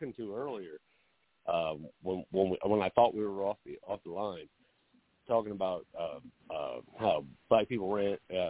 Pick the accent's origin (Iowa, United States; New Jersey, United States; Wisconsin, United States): New Jersey, United States; Irvington; I grew up in Irvington, New Jersey, which is, I'm going to say probably the third worst city in New Jersey.